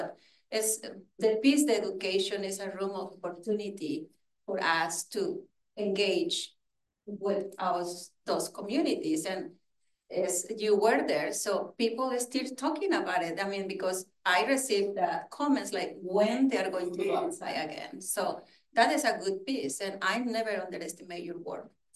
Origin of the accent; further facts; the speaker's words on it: Mexico; I was born and raised in Mexico and I grew up over there.